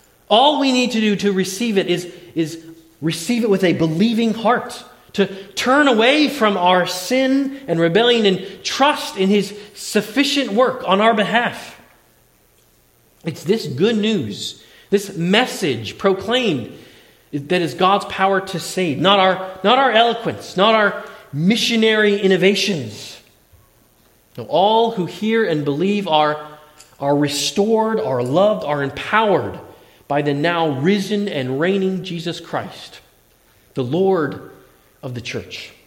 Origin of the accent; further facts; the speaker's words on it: Connecticut, United States; That's like walking across the entire width of my home state, Connecticut.